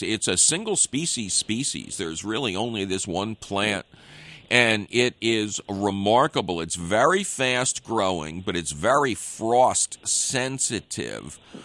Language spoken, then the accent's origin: English; Philadelphia, Pennsylvania, United States; And because I'm from Philadelphia, I will talk to the plant a little bit up front.